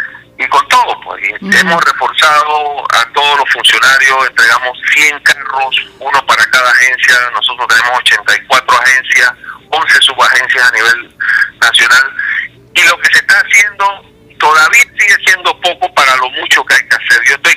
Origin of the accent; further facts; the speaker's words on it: Panama; Al final todos somos panameños, todos apuntamos hacia un mismo norte